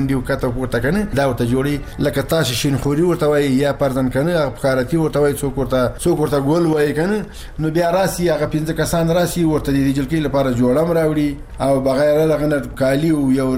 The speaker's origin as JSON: {"language": "Pashto", "region": "Logar", "country": "Afghanistan", "said": "موږ د لوګر دی خلکو موږ د لوګر دی ولایتي"}